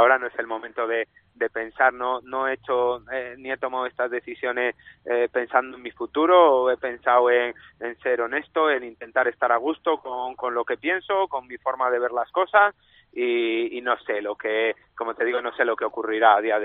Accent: Valladolid, Castile and León, Spain; Y yo soy vallisoletano y eso lo seré de por vida.

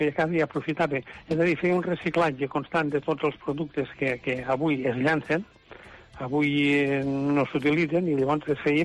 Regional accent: Puiggròs, Catalonia, Spain; jo que sóc fill de Puiggròs, veia el camí de Puiggròs a Arbeca

